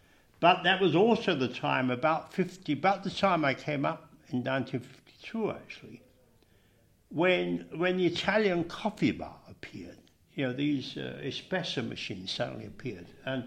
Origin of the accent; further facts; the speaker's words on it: Kentish Town, London, United Kingdom; I was a working-class kid who didn't expect to go to university. I came from Kentish Town, which in those days was a real working-class area. I went to school in Soho, actually.